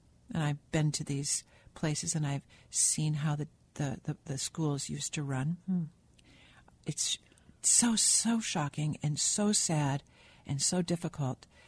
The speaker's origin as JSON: {"language": "English", "town": "Wahpeton", "region": "North Dakota", "country": "United States", "tie": "born or raised there", "said": "I grew up on the Wapton boarding school campus for part of my childhood."}